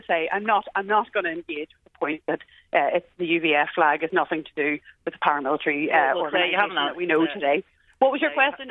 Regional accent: Belfast, Northern Ireland, United Kingdom; I grew up elsewhere in South Belfast on Lisburn Road

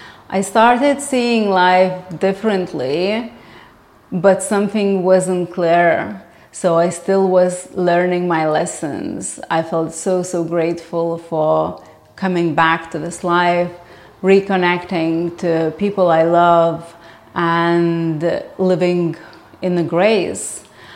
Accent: Lithuania; I grew up in Lithuania, which is a small Baltic country

